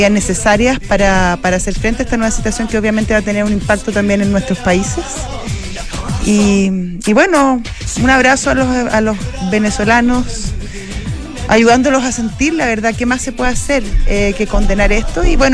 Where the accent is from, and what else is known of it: Chile